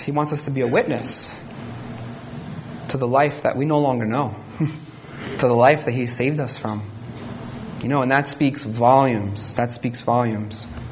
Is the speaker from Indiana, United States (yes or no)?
no; New York, United States; if we were in my hometown of New York, I come across people, right?